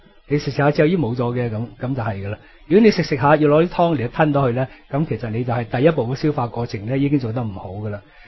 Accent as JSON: {"language": "Cantonese", "country": "China", "said": "咁啦，水果咧就我哋中国人咧，就好多时候咧就水果就食当饭后果嘅"}